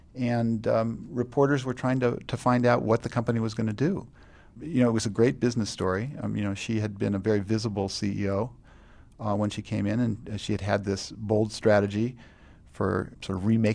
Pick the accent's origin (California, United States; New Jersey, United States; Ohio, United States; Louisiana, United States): California, United States; Palo Alto; I grew up in Palo Alto, California, and I actually went to school all the way from kindergarten with Bill Jr., Bill Hewlett's son.